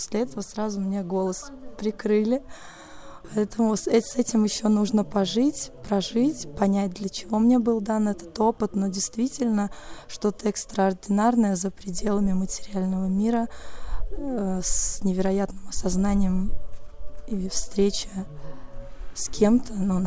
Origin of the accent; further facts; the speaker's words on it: Samara, Samara Oblast, Russia; из Самары.